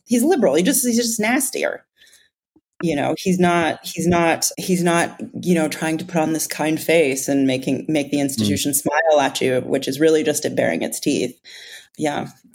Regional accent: Canada; moved away; being Canadian

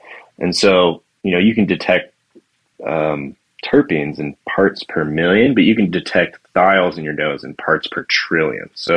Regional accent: California, United States; Yeah, absolutely. I grew up in Orange County. I went to UCSB.

